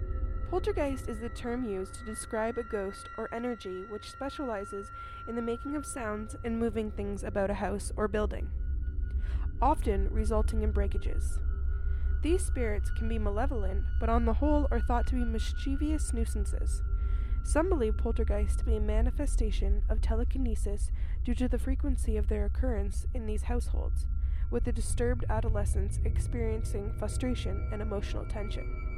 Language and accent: English; Canada; I'm from Canada, as you know, and you're way over there, which is awesome.